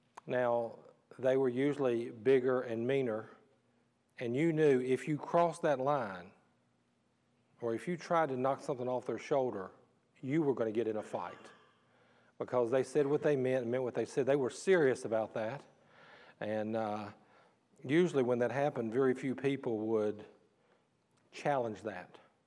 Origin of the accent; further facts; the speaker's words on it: Vinton, United States; I grew up in Vinton in a subdivision that had about 65 homes in it.